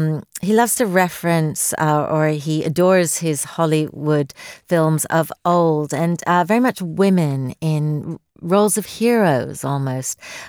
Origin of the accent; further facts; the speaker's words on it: Toronto, Ontario, Canada; as a Torontonian who always locked my door